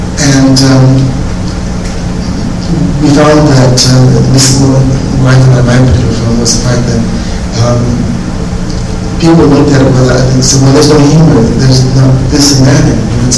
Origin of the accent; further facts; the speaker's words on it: Los Angeles, California, United States; when I grew up in Los Angeles, there was a sort of southern sort of atmosphere.